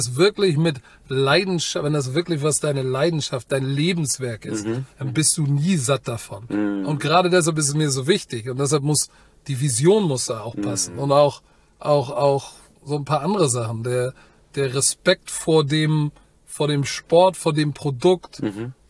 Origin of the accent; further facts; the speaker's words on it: Hamburg, Germany; ich bin Hamburger. So, ich mag Hamburg hier, wo wir jetzt gerade rumlaufen. Meine Schule ist ja da vorne um die Ecke.